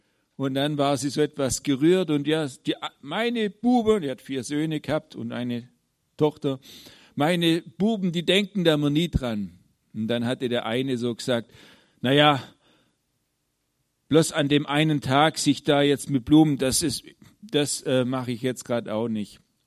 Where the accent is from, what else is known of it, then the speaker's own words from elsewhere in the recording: Southern Germany, Germany; es war Mai, ist ja so die Zeit, wo es dann bei uns in Süddeutschland in jedem Ort ein Fest gibt